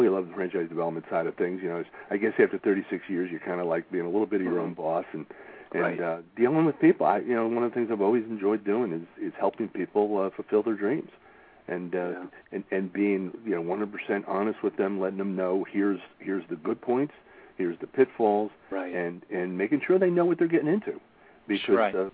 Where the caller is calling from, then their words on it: Philadelphia, Pennsylvania, United States; I'm calling from Philadelphia.